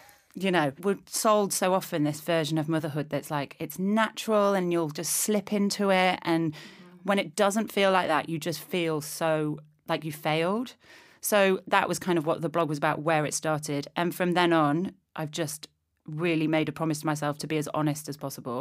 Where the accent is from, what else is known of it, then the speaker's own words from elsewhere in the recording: Yorkshire and the Humber, United Kingdom; because I'm also from Yorkshire